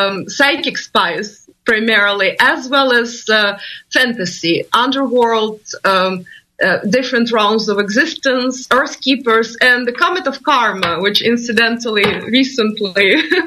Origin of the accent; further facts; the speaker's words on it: Russia; moved away as an adult; now in United States; I am originally from Russia. I have been in the U.S. for about 18 years